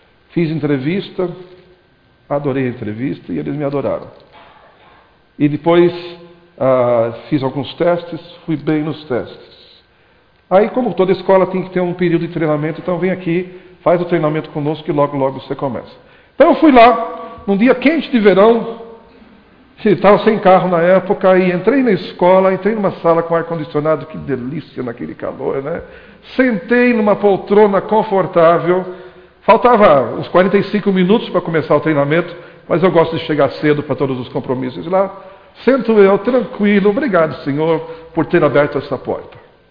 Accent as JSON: {"language": "Portuguese", "region": "São Paulo", "country": "Brazil", "tie": "born or raised there", "said": "Porque nós somos paulistas paulistanos. Desde nascença estamos aqui."}